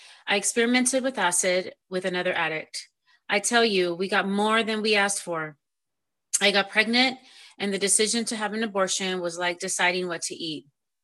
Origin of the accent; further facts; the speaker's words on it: Brazil; also born or lived in Rio de Janeiro; I was born in Rio de Janeiro and grew up in the north of Brazil in a big family.